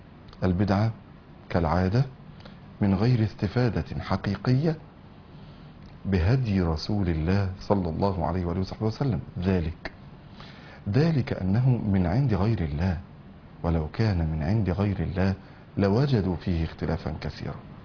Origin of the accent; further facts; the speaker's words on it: Egypt; عندنا في مصر العادة دي، إن الخال أو العم أو كبير العيلة أو الجد أو الأب أو الأخ الكبير يجيب لنساء العائلة الموسم